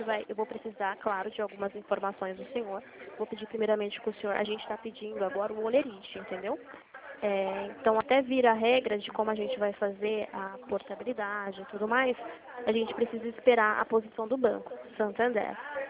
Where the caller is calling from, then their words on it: Limeira, São Paulo, Brazil; eu falo aqui de Limeira, São Paulo, interior de São Paulo.